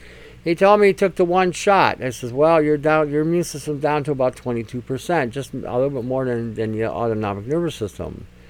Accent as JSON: {"language": "English", "town": "Detroit", "region": "Michigan", "country": "United States", "tie": "born or raised there", "said": "when I grew up in Detroit back in the 60s, it was a violent town."}